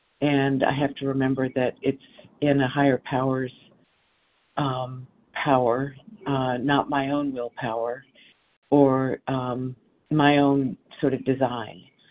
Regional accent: Washington, United States; I'm from Washington State.

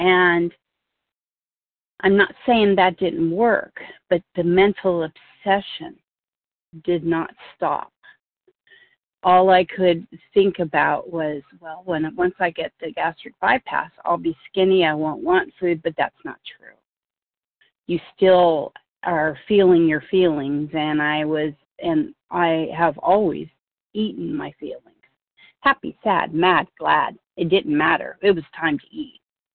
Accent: Marysville, California, United States; I'm from Marysville, California.

